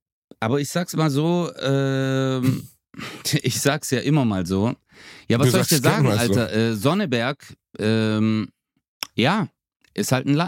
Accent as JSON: {"language": "German", "country": "Turkey", "said": "Und du weißt, ich bin Türke."}